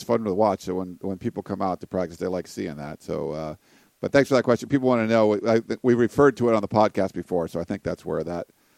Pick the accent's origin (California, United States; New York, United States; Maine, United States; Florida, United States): California, United States; East Los Angeles; now in Fresno, United States; I grew up in East L.A. and attended many SC games with my dad, uncle, and cousins. I now live in Fresno temporarily with my wife and daughter